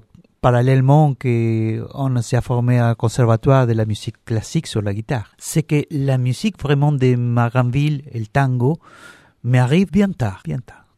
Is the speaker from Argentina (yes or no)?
yes; Buenos Aires, Argentina; born there; French is a second language; Oui, je suis né à Buenos Aires.